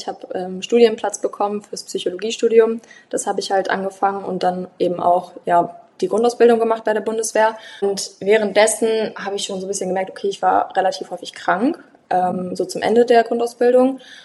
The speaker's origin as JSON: {"language": "German", "town": "Löhne", "region": "North Rhine-Westphalia", "country": "Germany", "said": "Ich komme ja tatsächlich so aus Löhne, knapp daneben, aber ja, mein Pferd steht in Bad Oeynhausen"}